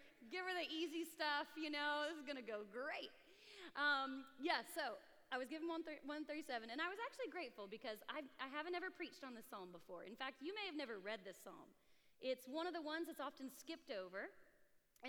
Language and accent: English; Somalia; also born or lived in Texas / Zambia; I actually started life living overseas. I was born in Texas, but I grew up in East Africa. So we lived in Somalia and Zambia for about 5 years.